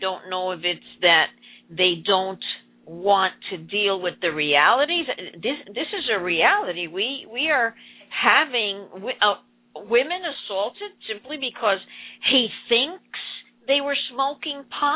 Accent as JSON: {"language": "English", "town": "Manhattan", "region": "New York", "country": "United States", "said": "I'm from Manhattan, so I have a totally different viewpoint. Now I'm down here."}